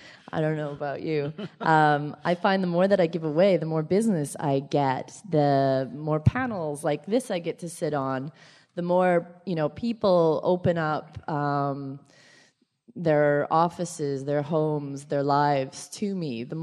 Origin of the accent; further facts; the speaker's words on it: Canada; also born or lived in Toronto; now in San Francisco, United States; I'm a Canadian. And I was working, you know, blogging, but working at a kind of a dead-end job in Toronto.